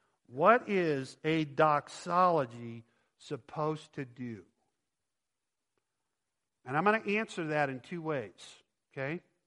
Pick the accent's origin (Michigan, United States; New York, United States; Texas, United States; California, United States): Texas, United States; I grew up in Texas. The biggest mountain we have is an overpass.